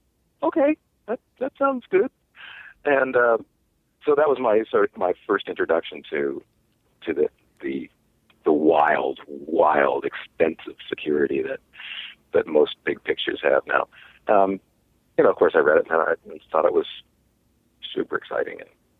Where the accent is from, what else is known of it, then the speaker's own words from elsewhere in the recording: Vancouver, British Columbia, Canada; we grew up in Vancouver, in sort of a generation after him.